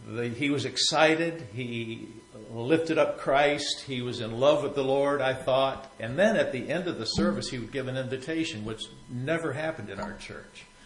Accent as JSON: {"language": "English", "town": "Rossford", "region": "Ohio", "country": "United States", "tie": "born or raised there", "said": "We went to the east side of Toledo from Rossford. I grew up in Rossford, Ohio."}